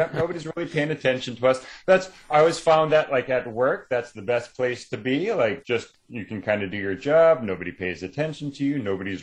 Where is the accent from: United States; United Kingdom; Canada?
Canada; I think Canada on the world kind of gets ignored a lot, which means that I can just sort of be quietly back here writing away but we do get ignored a lot.